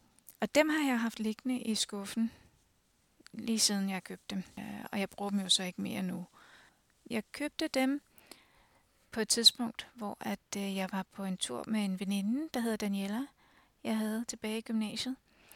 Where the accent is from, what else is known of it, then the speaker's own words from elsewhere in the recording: Farum, Capital Region of Denmark, Denmark; now in Skævinge, Denmark; vi bor i Skævinge, og det har vi gjort siden 2016. Jeg er fra Farum, og mine forældre de er også fra Sjælland af, fra Nordsjælland af. De fleste er fra, altså rødderne, de går tilbage til Jylland.